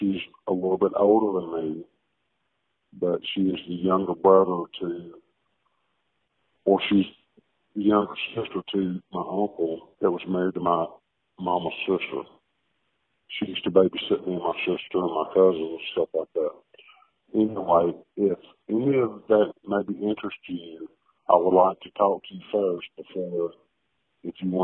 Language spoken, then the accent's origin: English; Sanford, Alabama, United States; Hello, Kathy. I'm from Sanford, Alabama.